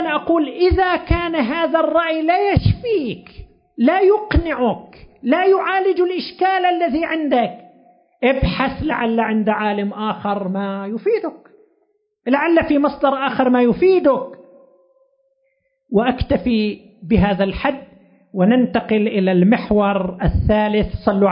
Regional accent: Qatif, Eastern Province, Saudi Arabia; تأسست عندنا في القطيف دار نشر

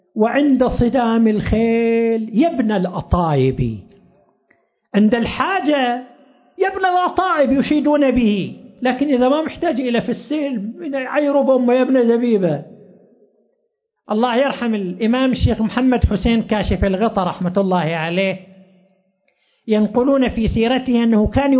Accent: Qatif, Eastern Province, Saudi Arabia; عندنا في القطيف أيضا كفاءات علمية وفكرية كثيرة

